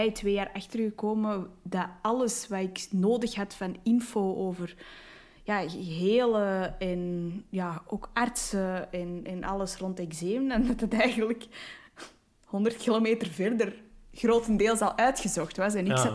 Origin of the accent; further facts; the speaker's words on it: Belgium; maar ik ben een Belg, dus please don't shoot me.